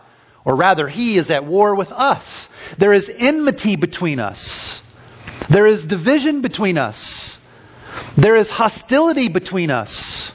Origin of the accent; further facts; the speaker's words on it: Indiana, United States; now in Minnesota, United States; When I was younger, in the early 1980s, growing up in Indiana, the big thing that you do and enjoy watching is basketball. It's as big there in Indiana as hockey or football is here in Minnesota.